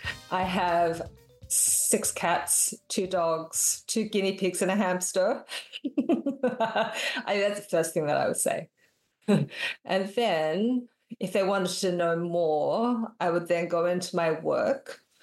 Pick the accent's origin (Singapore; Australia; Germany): Australia; now in Westchester, United States; My office is in New York City, but I live in Westchester, New York, and I'm from Australia.